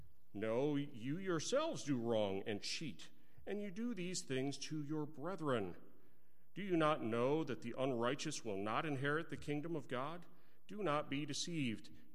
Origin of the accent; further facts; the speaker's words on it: Texas, United States; also born or lived in New York; I was born in New York State. We moved to Northeast Texas, and they called me a Yankee.